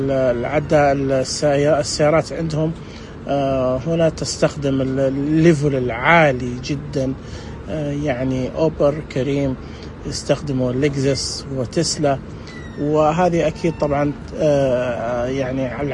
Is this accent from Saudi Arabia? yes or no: yes; Saudi Arabia; عندنا في مكة مثلا تجد أنه الباصات موجودة لكن لا تغطي كامل المدينة.